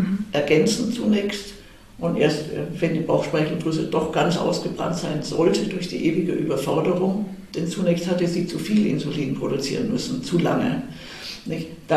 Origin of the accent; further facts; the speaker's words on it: Munich, Bavaria, Germany; ich wollte dann auch wieder nach München in meine Heimatstadt zurück